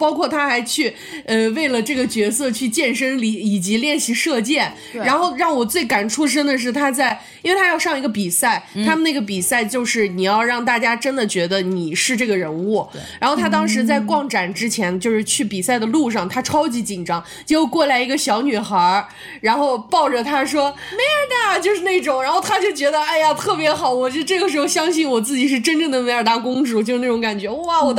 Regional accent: Lanzhou, Gansu, China; accent: Lanzhou dialect; 横就是我们兰州话傻的意思。

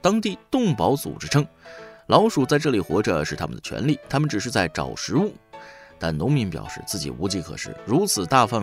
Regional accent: northern China, China; 因为我是北方人，所以小时候主要是吃甜粽子，

